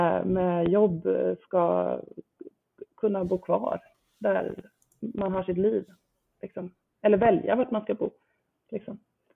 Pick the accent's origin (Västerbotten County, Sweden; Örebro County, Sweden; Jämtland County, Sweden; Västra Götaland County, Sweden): Örebro County, Sweden; Nora; now in Stockholm, Sweden; Jag lekte med den tanken eftersom jag inte är från Stockholm från början. Jag är från Nora, Västmanland utanför Örebro. Jag har mina föräldrar i Västerås och Örebro.